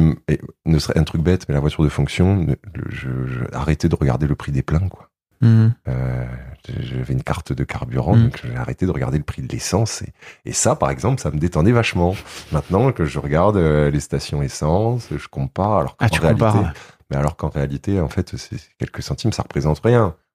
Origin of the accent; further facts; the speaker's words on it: Hauts-de-France, France; puisque je suis originaire de la Somme.